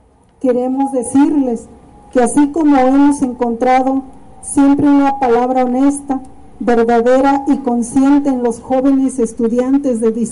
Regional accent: Mexico; lo que somos como nación mexicana

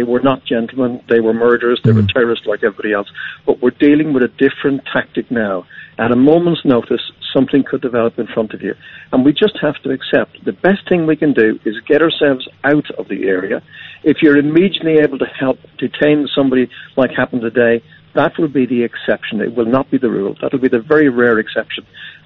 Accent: Ireland; we, you know, spoke out against what they were doing as fellow Irish citizens.

